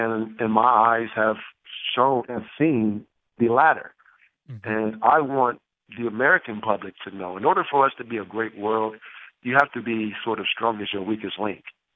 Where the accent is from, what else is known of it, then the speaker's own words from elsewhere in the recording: Syria; one of the things that happened to me is that I grew up in Syria.